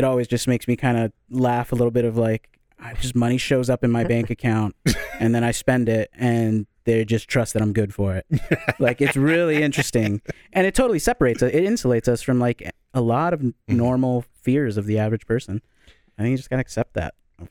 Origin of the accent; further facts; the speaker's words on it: United States; We're growing up in America. The thing is, we're already in the richest segment of the world.